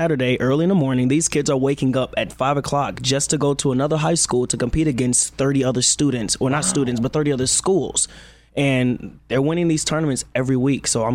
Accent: Chicago, Illinois, United States; Chicago in the building, man.

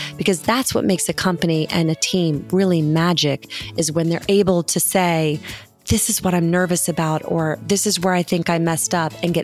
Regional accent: Clearwater Beach, Florida, United States; I am an inventor and an entrepreneur who started my own business. I grew up on Clearwater Beach, Florida.

